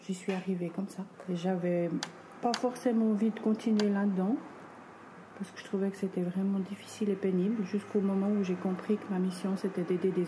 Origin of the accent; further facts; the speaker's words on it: Épalinges, Vaud, Switzerland; À Épalinges.